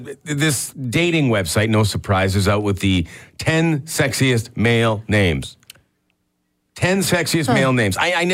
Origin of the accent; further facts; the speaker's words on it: Transcona, Manitoba, Canada; I mean, I'm from Transcona. I barely leave Transcona unless I absolutely have to.